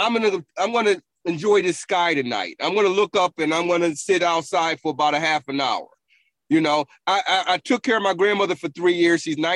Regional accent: Buffalo, New York, United States; moved away as an adult; now in Augusta, United States; I live in Augusta right now. I'm from Buffalo, and I live in Augusta.

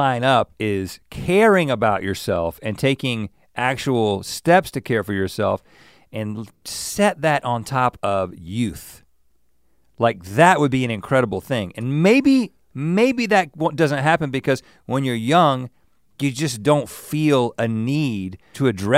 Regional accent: the South, United States; I'm saying that I'm from the South, and in many different ways, that mentality was around me.

